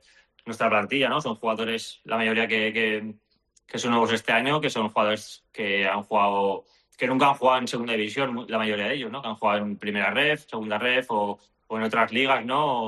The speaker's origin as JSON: {"language": "Spanish", "town": "Castellón de la Plana", "region": "Valencian Community", "country": "Spain", "said": "tanto yo como Ángel de Albert, como Vicente, pues somos de Castellón"}